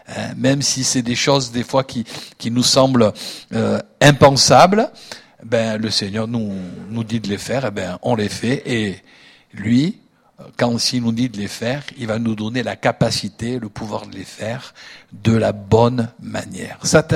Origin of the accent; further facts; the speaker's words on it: Nice, Provence-Alpes-Côte d'Azur, France; J'ai été à Nice Nord, mon ancienne ville, puisque je suis niçois d'origine.